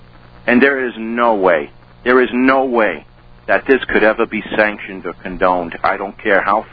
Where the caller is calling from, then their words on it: New York City, New York, United States; I'm calling you from New York, from New York City, a place which was treated like a plaything for the last 4 days.